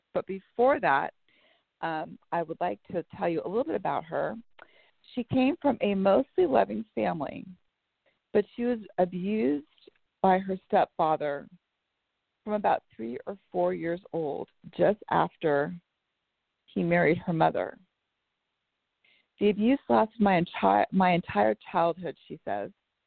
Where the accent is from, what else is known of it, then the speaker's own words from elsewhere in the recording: Bellevue, Washington, United States; I am from Bellevue, Washington.